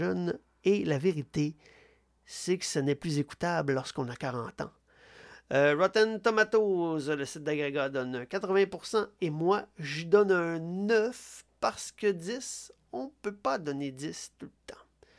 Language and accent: French; Quebec, Canada; Je pense qu'en tant que Québécois, on ne saisit pas tous l'influence